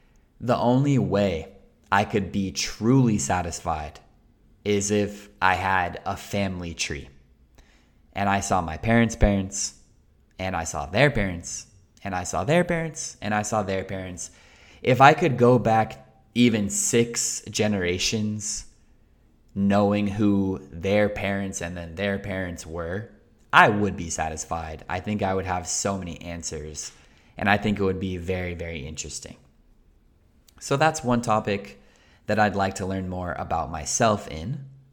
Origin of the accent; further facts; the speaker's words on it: Colorado, United States; When you're born and raised in Colorado, you cannot say the same. I don't know where my great-great-grandparents were born.